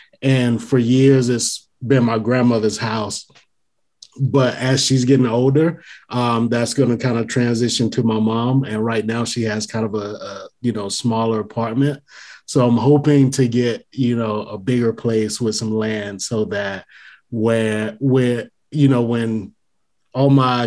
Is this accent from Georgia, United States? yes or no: yes; Griffin, Georgia, United States; In my hometown, I say my mom, and that's Griffin, Georgia. It's close to Atlanta.